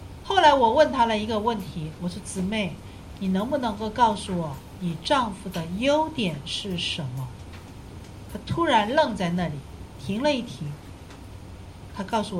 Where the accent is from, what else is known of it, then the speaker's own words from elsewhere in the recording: China; 这是我们中国人一定要学的。西方人在这一方面就比我们中国人好很多